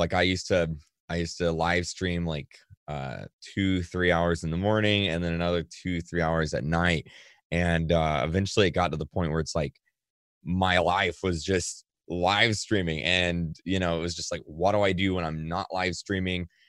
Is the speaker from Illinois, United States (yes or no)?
no; Macclenny, Florida, United States; cause I grew up in McClinney, Florida, which is a very rural, like country town in Florida. It has like 2,500 people into there.